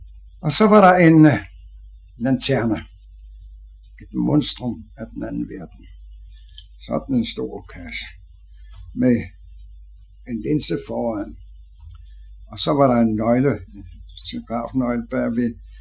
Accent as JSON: {"language": "Danish", "town": "Copenhagen", "region": "Capital Region of Denmark", "country": "Denmark", "said": "og jeg er fra København."}